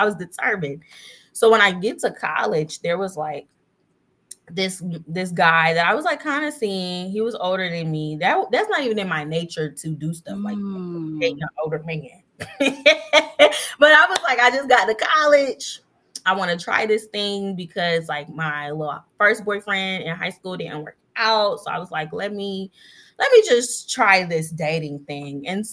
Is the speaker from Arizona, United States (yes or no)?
no; Lawton, Oklahoma, United States; I'm from Lawton, Oklahoma, which is a military town. It's near Fort Sill, which is the largest artillery base.